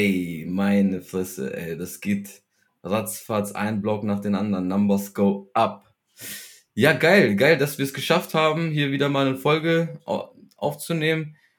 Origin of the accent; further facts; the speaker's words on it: Northern Germany, Germany; Aber ich komme aus dem Norden, da sagen wir ständig moin, egal ob du nachts, morgens.